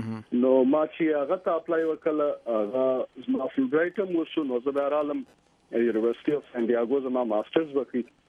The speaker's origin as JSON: {"language": "Pashto", "town": "Pishin", "region": "Balochistan", "country": "Pakistan", "said": "او زه د بلوچستان یم بلوچستان کې ډیسټریکټ پښینن یم زما ایجوکیشن ته دی د کلی سوې دی میټریک ما د کلی کړی دی"}